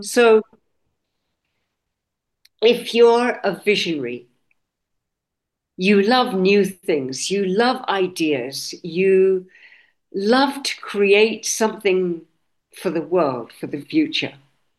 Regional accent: Scotland, United Kingdom; also born or lived in Cambridge / London; now in Sweden; No, I was actually born in the UK, so I'm Scots and Belgian. I was born in Scotland. My father was Scots, my mother was Belgian, and then we lived in Cambridge and in London. And then I married a Swede. So my family is here.

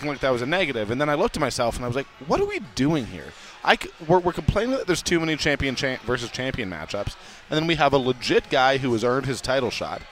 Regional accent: Canada; I'm Canadian.

